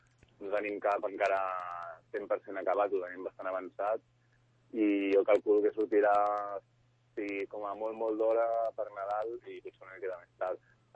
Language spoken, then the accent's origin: Catalan; Sant Cugat, Catalonia, Spain; d'aquí de Sant Cugat, jo soc de Sant Cugat.